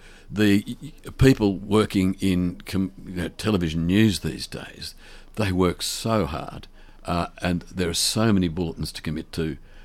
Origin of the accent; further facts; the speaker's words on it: Mooroopna, Victoria, Australia; It's a town in central Victoria, north central Victoria, 110 miles, as we used to say, due north from Melbourne.